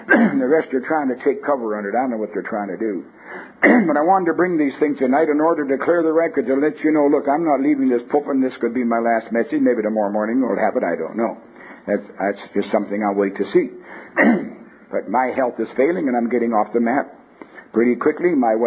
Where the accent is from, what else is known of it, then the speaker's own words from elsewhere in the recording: Canada; born there; I was born in Canada. We had to register our armaments every time you bought something.